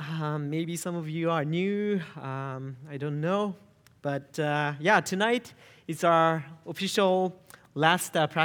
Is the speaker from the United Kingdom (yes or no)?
no; Japan; one of the pastoral interns here at Lighthouse Church. I grew up in Japan, and I'm married to a Japanese wife, Erisa